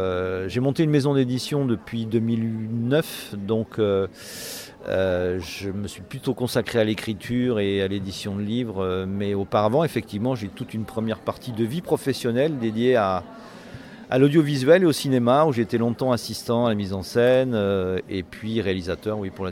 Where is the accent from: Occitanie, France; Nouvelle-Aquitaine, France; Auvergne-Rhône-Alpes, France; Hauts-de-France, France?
Nouvelle-Aquitaine, France; Bergerac; Alors bonjour … je suis originaire du sud du Périgord, né à Bergerac.